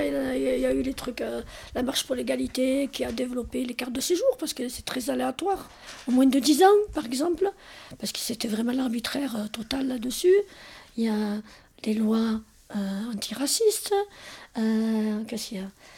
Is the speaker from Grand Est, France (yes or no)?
no; Marseille, Provence-Alpes-Côte d'Azur, France; born there; c'est une banlieue rouge, l'Estaque. Je suis née à l'Estaque.